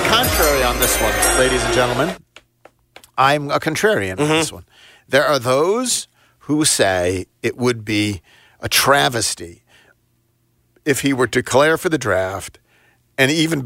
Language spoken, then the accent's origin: English; Buffalo, New York, United States; Maybe it's the other part of growing up in Buffalo.